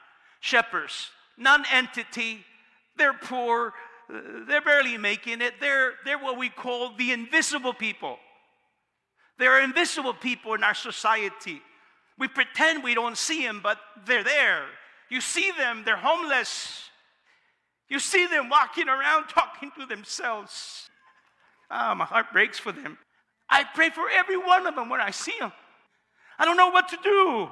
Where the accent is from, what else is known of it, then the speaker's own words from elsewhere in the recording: California, United States; I'm a Californian.